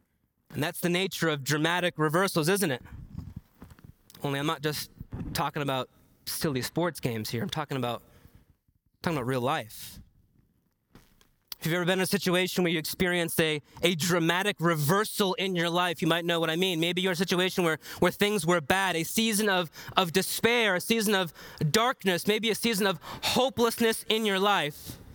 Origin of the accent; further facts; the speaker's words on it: Massachusetts, United States; now in Racine, United States; I say original home team because I'm originally from Massachusetts. I consider Racine my home now, but that was my original home.